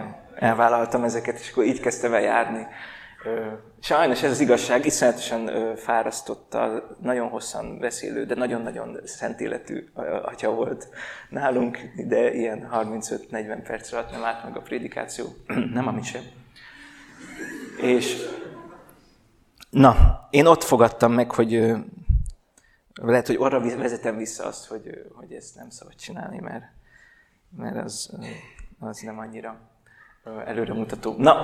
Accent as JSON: {"language": "Hungarian", "town": "Mosonmagyaróvár", "region": "Győr-Moson-Sopron", "country": "Hungary", "tie": "born or raised there", "said": "És én is Nyugat-Magyarországról származom, Mosonmagyaróváron születtem, meg ott is nőttem föl."}